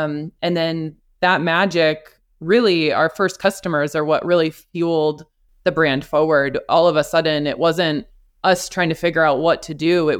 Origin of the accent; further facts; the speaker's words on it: Portland, Oregon, United States; We're from the Pacific Northwest near Portland, Oregon. So Bigfoot, some people really believe in him out here.